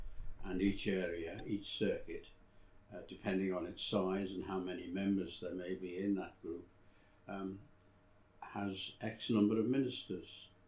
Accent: Liverpool, North West England, United Kingdom; born there; also born or lived in Caldecott; I was born in Liverpool in 1933. So that makes me nearly 85.

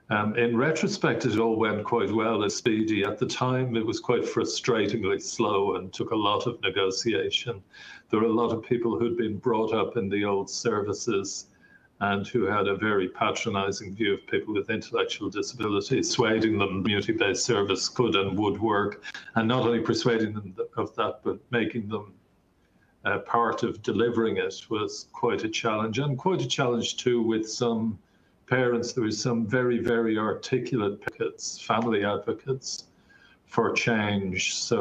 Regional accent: Ireland; moved away as an adult; now in Wales; I'm Ombudsman and Information Commissioner in Ireland. I'm from Ireland originally, as you can tell. I went to work in Wales. I went to Cardiff originally en route to London, stopped off to visit somebody, and then worked there for more than 30 years.

